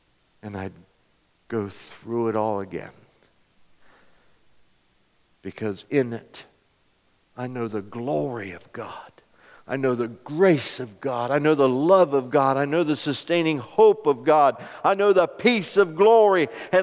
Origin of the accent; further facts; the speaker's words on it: Glen Rock, Pennsylvania, United States; from Glen Rock, Pennsylvania, and my mom and dad were two earthly people who didn't know the Lord from Adam